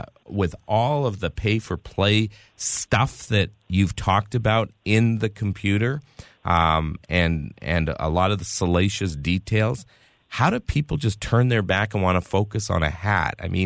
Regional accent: Canada; I'm Canadian and my whole family's in Canada

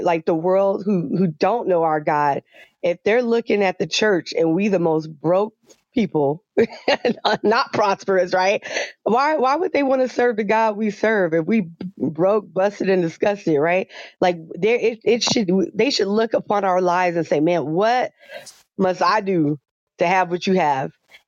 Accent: California, United States; I am hailing from Southern California.

